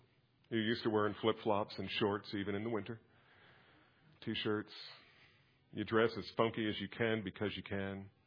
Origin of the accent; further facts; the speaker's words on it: New Jersey, United States; born there; You know where I was born? I was born in New Jersey.